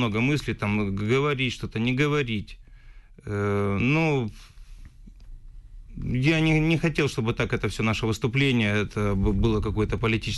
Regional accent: Ukraine

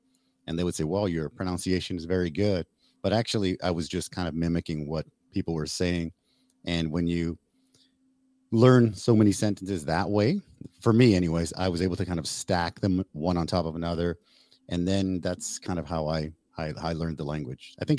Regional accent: Canada; moved away; I speak Spanish with my family. My family's from Mexico. And of course, being born and raised in Canada, I speak English.

